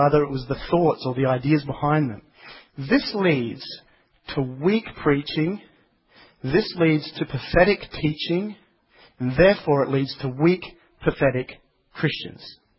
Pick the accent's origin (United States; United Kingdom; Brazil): Brazil; English is a second language; I grew up in Brazil, so I know Portuguese, and in Brazil we have the verb escrever